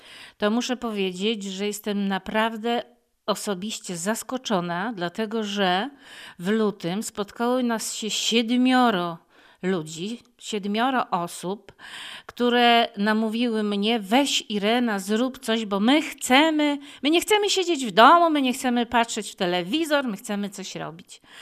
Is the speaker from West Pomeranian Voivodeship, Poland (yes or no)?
no; Lidzbark Warmiński, Warmian-Masurian Voivodeship, Poland; born there; moved away as an adult; Ja rzeczywiście pochodzę, urodziłam się w Lidzbarku Warmińskim, moi rodzice są z Lubelskiego